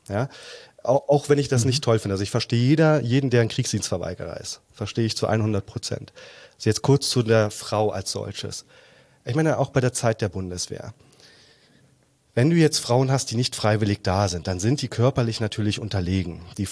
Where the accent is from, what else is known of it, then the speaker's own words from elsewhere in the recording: Germany; born there; Ich bin in der DDR zumindest geboren.